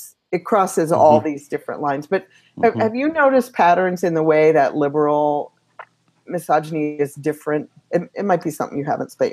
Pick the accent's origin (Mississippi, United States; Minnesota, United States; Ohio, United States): Minnesota, United States; I mean, I'm from Minnesota, so we've got